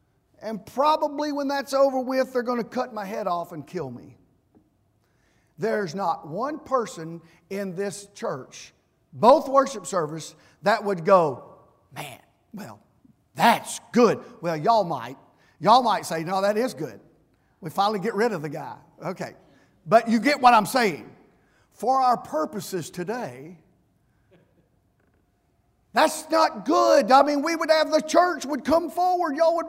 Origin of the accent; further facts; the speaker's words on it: United States; When I say good, something is good as an American, you know the definition.